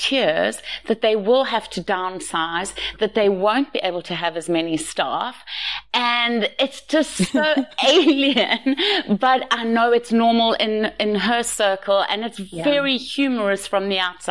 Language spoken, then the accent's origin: English; South Africa; I think as a South African abroad, and this is the wonderful thing about Tally's